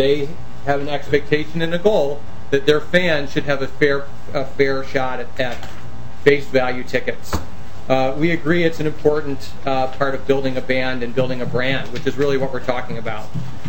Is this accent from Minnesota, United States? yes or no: no; Chicago, Illinois, United States; I'm not. I'm actually from Chicago.